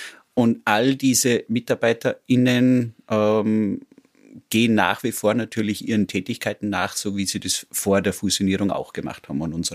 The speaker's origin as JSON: {"language": "German", "town": "Abtenau", "region": "Salzburg", "country": "Austria", "tie": "born there", "said": "Ich bin in Abtenau geboren und wohne immer noch dort, fühle mich dort auch sehr, sehr wohl"}